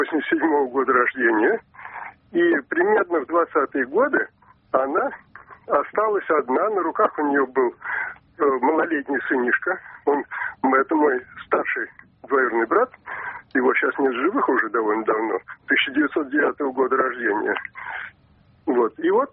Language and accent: Russian; Moscow, Russia; Я вообще москвич, звоню вам сейчас из Подмосковья.